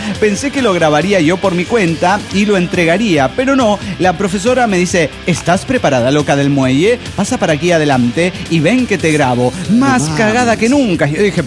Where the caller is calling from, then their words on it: Guadalajara, Jalisco, Mexico; desde Guadalajara les saluda